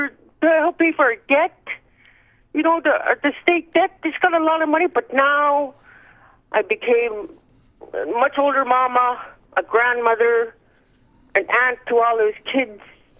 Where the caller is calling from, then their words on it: Nulato, Alaska, United States; from Nulato.